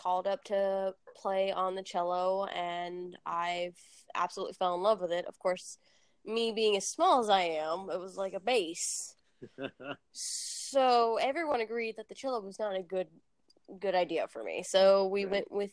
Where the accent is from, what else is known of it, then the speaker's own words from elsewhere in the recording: South Carolina, United States; I grew up in, I was born in North Carolina, spent about 5 years there, and then I moved from North Carolina to South Carolina. So